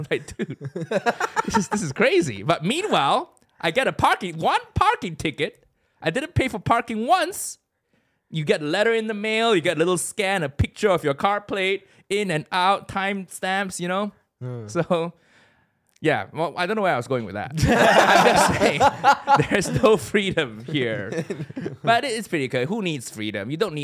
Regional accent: Malaysia; moved away as an adult; also born or lived in United States; now in United Kingdom; So in 2010, I moved from Malaysia to America for university.

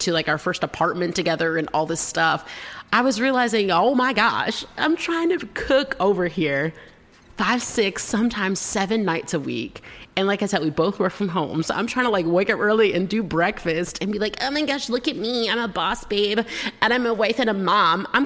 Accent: Georgia, United States; So here's the thing. I'm from Georgia. I'm a Southern human woman person.

